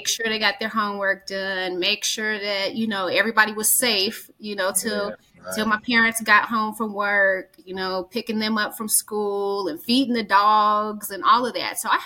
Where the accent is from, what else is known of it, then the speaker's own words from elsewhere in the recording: Denver, Colorado, United States; Denver born, yeah. Denver raised, Denver bred. So yes, I am originally from Denver, born and raised.